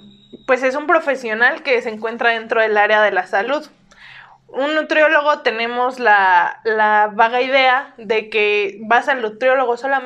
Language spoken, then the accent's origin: Spanish; Mexico; Como todo mexicano bien hecho, dejamos las cosas al último, ¿no?